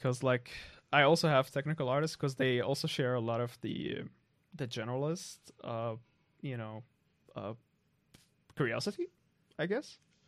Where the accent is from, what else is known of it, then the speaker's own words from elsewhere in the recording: Syria; I'm from Syria